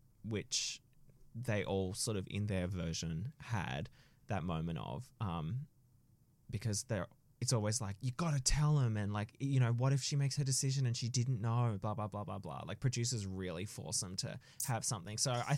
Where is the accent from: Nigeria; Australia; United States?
Australia; Melbourne, Victoria; Hi, I'm a comedian from Melbourne.